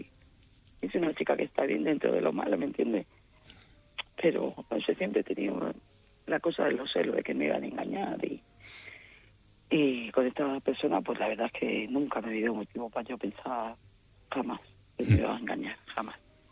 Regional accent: Sevilla, Andalusia, Spain; moved away as an adult; now in Madrid, Spain; yo soy de Sevilla, no soy de aquí, de Madrid.

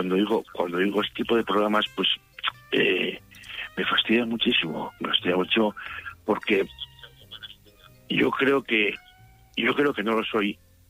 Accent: Burgos, Castile and León, Spain; yo soy de Burgos

